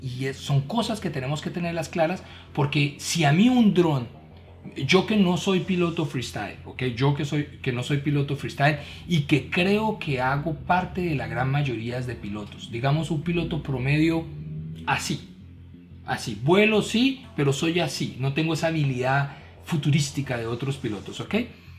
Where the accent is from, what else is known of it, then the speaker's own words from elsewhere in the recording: Colombia; En Colombia, mira, yo soy colombiano y en Colombia decimos